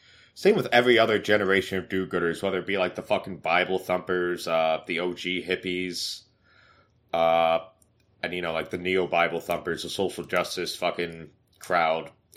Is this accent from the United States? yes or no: yes; Pennsylvania, United States; Like, my hometown, that was the old stomping grounds of the Johnston Brothers gang, who had the cops in their pocket. Of course, the area is just as corrupt as it was then. It's just that, like, with hard drugs, like, you can report to, like, especially the stateies in my part of Pennsylvan